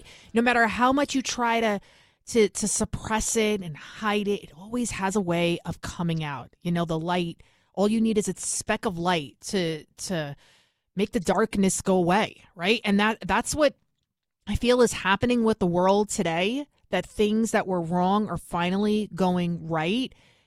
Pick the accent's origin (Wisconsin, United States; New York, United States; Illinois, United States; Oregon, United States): New York, United States; Bronx; now in Westchester County, United States; I'm from the Bronx, born and raised. Now I live in Westchester County, which is a nice suburb outside of New York City. I'm about 20 miles away from Midtown Manhattan.